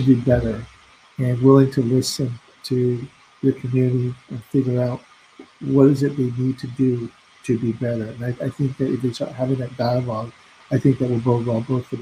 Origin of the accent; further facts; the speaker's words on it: California, United States; So I grew up mostly in Orange County, and I initially was, I think like many Asian Americans, had an interest in biology